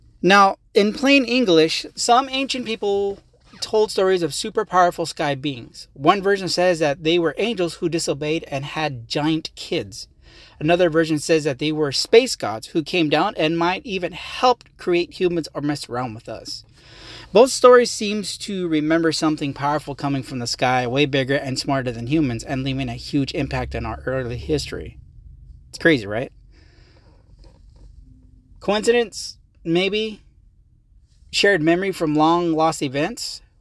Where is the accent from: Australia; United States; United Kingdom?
United States; Visalia, California; you're listening to the …'s podcast. Of course, duh, I am from Visalia, California, and I am currently a Uber driver.